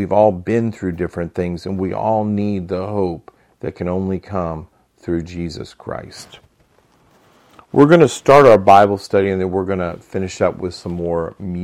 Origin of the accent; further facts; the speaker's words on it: Glasgow, Missouri, United States; So people, it wasn't just like me where I'm from Glasgow, Missouri.